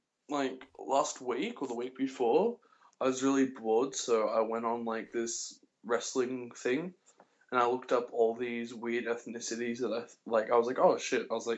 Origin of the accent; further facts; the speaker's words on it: Scotland, United Kingdom; Hey, dude, I'm Scottish.